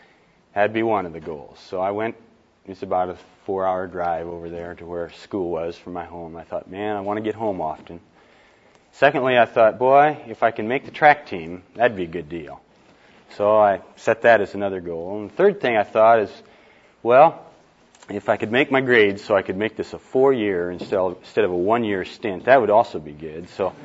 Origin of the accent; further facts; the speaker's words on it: Iowa, United States; I was raised in Iowa. I'm also a Midwesterner. Went through high school in a little small town up in the northwest corner up there